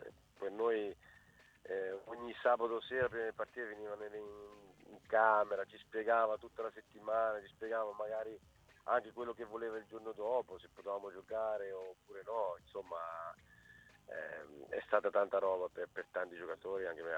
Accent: Marche, Italy; però da marchigiano

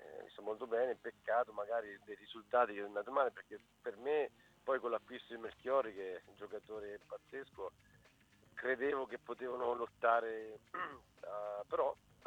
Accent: Marche, Italy; però da marchigiano

